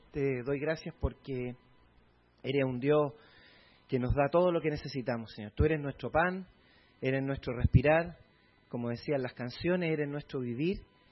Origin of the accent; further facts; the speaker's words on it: Chile; en mi país también hay de estos porque estos son los que se dedican a la, por ejemplo, a la minería del cobre, que allá en Chile tenemos una mina que Chuquicamata